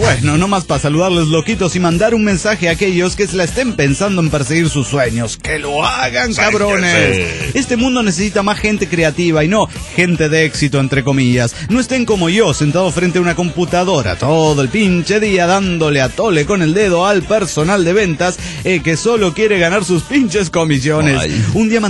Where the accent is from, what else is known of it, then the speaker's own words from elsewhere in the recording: Ferrara, Emilia-Romagna, Italy; de Ferrara, Italia.